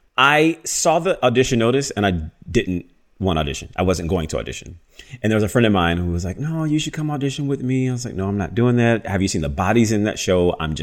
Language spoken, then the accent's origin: English; Baton Rouge, Louisiana, United States; now in New York, United States; I remember being in New York living. I moved there from Louisiana